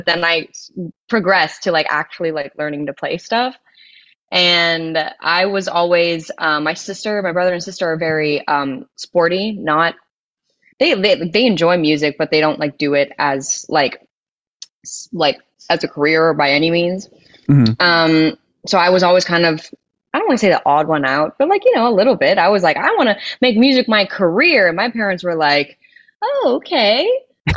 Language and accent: English; Montreal, Quebec, Canada; I was born in Montreal, Canada, and I was also raised there, kind of just outside the city, but I kind of group it in because no one really knows the town that I grew up in. So for easy things, we'll just say Montreal.